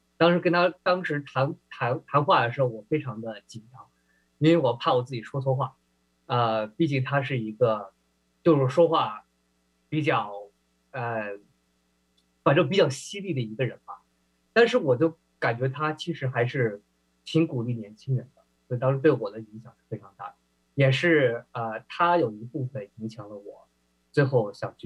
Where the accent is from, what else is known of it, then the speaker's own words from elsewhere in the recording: Seattle, Washington, United States; 我成长于西雅图嘛，所以对这一片土地、这一片社区还是有很大的、很浓郁的情感的。